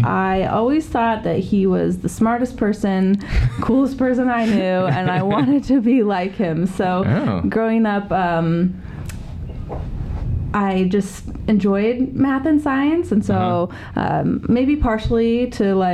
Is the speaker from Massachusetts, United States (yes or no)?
no; Grand Junction, Colorado, United States; I grew up in Grand Junction, Colorado.